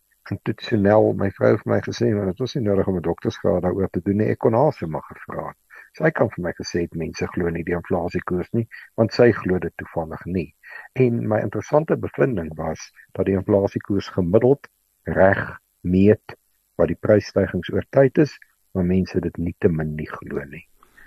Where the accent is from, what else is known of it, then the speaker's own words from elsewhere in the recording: Stellenbosch, Western Cape, South Africa; born there; Ek is op Stellenbosch gebore en ek was een van die seuns wat vir destyds in die Kaap Sap A en Sap B, vandag graad 1 en graad 2, in Bloemhof was.